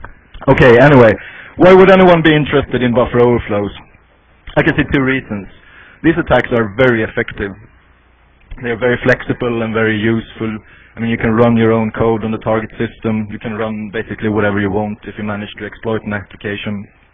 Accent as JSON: {"language": "English", "country": "Sweden", "said": "I'm from Sweden"}